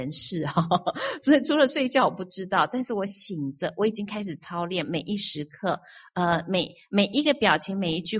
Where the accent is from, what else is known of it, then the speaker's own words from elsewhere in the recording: China; now in United States; 神给我的两句话可以写成我们中国人过年的门联